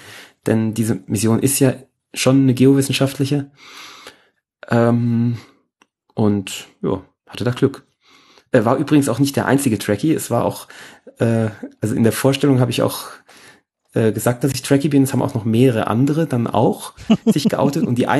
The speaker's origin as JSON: {"language": "German", "town": "Aschaffenburg", "region": "Bavaria", "country": "Germany", "said": "hat mich gefragt, wo ich herkomme. Und da habe ich gesagt, ja, Aschaffenburg."}